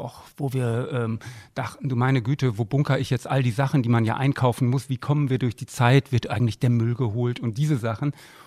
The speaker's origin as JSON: {"language": "German", "town": "Münster", "region": "North Rhine-Westphalia", "country": "Germany", "tie": "born or raised there", "said": "Ich komme gebürtig aus Münster und dachte, du meine Güte, willst du in die Provinz?"}